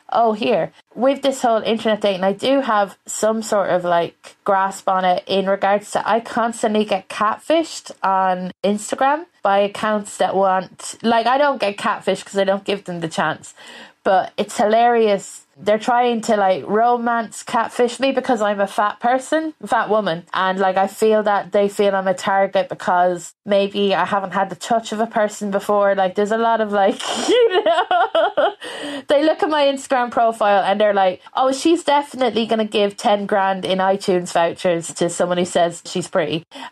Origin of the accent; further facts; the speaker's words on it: Leinster, Ireland; I'm from Westmead